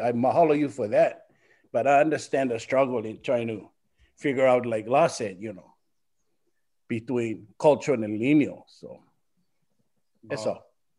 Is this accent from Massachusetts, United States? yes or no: no; Kahakaloa, Hawaii, United States; We were raised here in Kahakaloa and in this area. So many of our kupuna were buried here